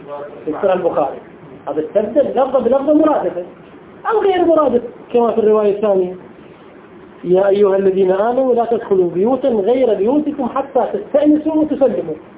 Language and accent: Arabic; Iraq; إحنا في العراق عندنا قبائل، كل قبيلة تقرأ شيء